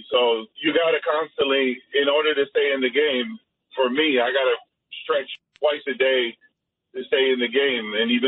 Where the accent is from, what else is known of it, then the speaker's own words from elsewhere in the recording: New Jersey, United States; I was recruited from New Jersey to go play football, Division III football, in Reading, Pennsylvania, in Albright College.